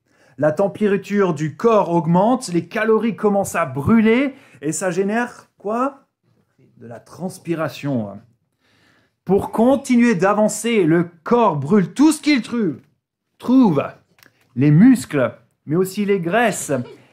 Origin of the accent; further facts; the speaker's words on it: Grenoble, Auvergne-Rhône-Alpes, France; Alors c'est vrai, je viens de Grenoble et on a quelques similarités avec la jolie ville d'Antibes.